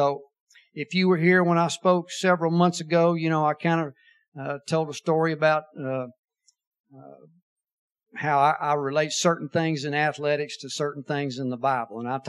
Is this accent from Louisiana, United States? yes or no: no; Austin, Texas, United States; Okay, I grew up in Austin, Texas